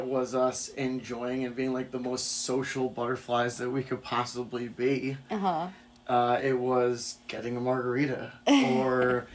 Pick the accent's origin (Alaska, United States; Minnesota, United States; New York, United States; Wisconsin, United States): New York, United States; Millbrook; I'm originally from Millbrook, New York.